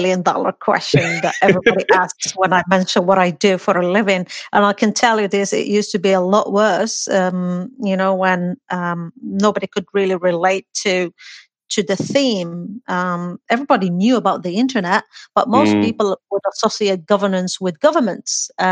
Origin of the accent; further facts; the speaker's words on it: Morocco; now in United Kingdom; I'm from Morocco, but I'm based in the UK.